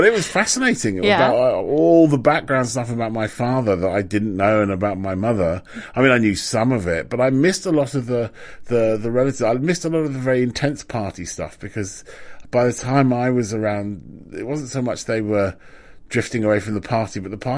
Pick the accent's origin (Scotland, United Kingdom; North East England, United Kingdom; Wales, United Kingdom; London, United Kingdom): London, United Kingdom; As a Londoner, right...